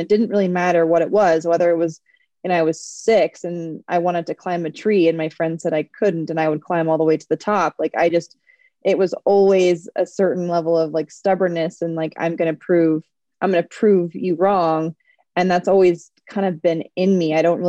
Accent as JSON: {"language": "English", "region": "Minnesota", "country": "United States", "tie": "born or raised there", "said": "I grew up in Minnesota, like I said"}